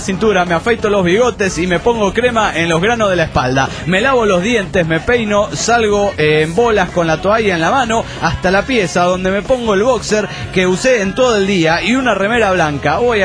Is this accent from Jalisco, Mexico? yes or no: yes; Guadalajara, Jalisco, Mexico; de Guanatos, aquí en Jalisco, México.